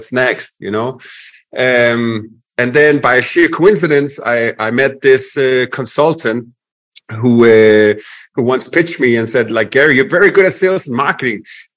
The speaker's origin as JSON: {"language": "English", "country": "Denmark", "second_language": "English", "said": "I'm originally from Denmark, Europe, hence the accent, northern part of Europe with the Vikings."}